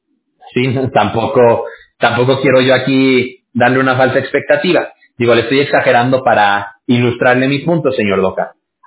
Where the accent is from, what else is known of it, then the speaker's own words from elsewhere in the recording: Mexico; yo soy mexicano. Ahí en México tenemos una palabra que es billetear.